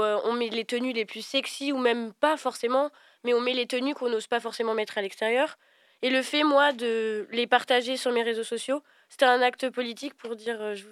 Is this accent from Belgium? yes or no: no; France; Parce que moi, j'ai grandi en France, j'y suis allée qu'une fois au Congo.